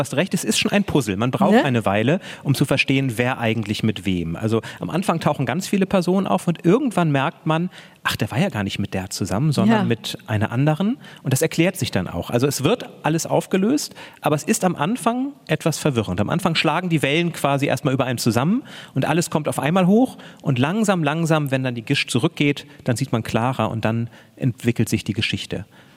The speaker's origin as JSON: {"language": "German", "region": "Schleswig-Holstein", "country": "Germany", "said": "Ja, ich bin ja aus Schleswig-Holstein"}